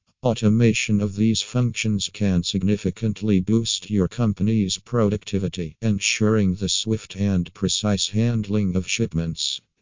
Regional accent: Pennsylvania, United States; from Pennsylvania and USA.

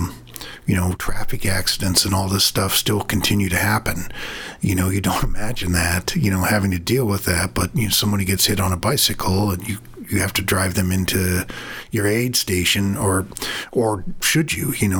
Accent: Wyoming, United States; And it was helpful growing up where I grew up in Wyoming, because my cousins had lived out on the reservation. We lived right, it's technically on the Wind River Reservation.

